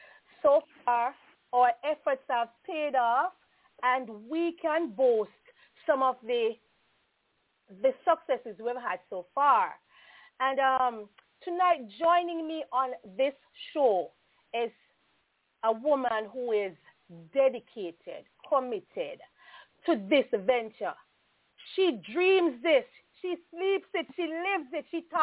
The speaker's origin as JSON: {"language": "English", "country": "Jamaica", "tie": "born or raised there", "said": "So from one sister to another sister, we have shared so many stories about our growing up in Jamaica, and more so, Crescent all age"}